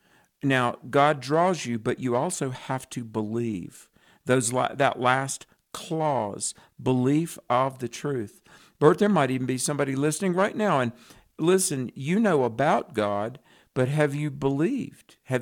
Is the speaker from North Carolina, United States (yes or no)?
yes; North Carolina, United States; see, I'm from North Carolina, and I like bluegrass and all that.